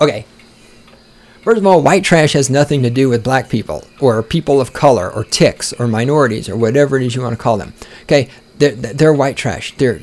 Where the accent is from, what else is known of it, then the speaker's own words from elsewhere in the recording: the South, United States; I'm from the South, where everybody's poor and everybody's racist, right?